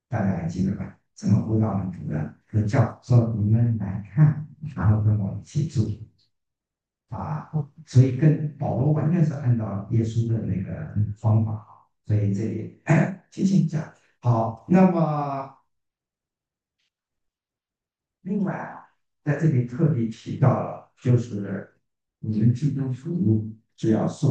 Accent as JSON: {"language": "Chinese", "country": "China", "moved": "as an adult", "lives_now": "United States", "said": "我们从中国来到美国，那个时候我也是，就是为了读学位，然后找个好工作"}